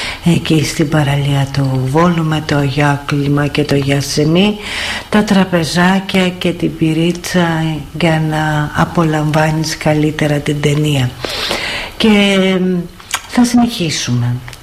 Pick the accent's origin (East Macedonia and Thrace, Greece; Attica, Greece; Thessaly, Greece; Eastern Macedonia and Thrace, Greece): Thessaly, Greece; για να μην πω ότι υπήρχε και στο χωριό μου ακόμα κινηματογράφος